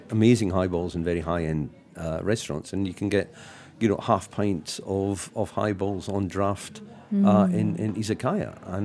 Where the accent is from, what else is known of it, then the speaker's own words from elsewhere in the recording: United Kingdom; I'm coming from Britain, where you're not allowed to mention companies.